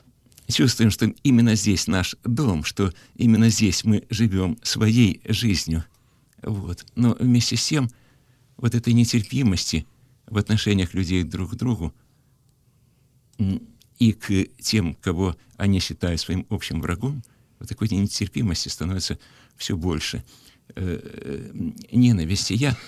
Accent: Kyiv, Ukraine; moved away as an adult; и по сознанию своему, и по чувствам, по образу жизни я убежденный киевлянин, я очень люблю родной свой город. Я много о нем писал, жил здесь, ходил в школу, учился ходить

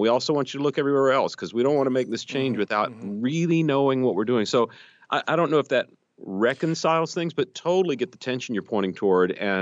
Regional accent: North Carolina, United States; Now, having said that, I grew up in Western North Carolina, like deep in the woods.

